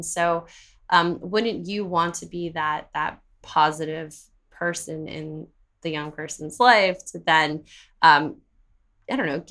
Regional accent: Miami, Florida, United States; I was growing up in Miami in the early 2000s.

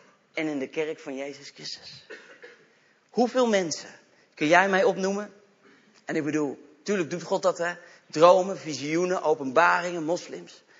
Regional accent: The Hague, South Holland, Netherlands; Ik kom oorspronkelijk uit Den Haag en sommige mensen zeggen dat je dat kunt horen.

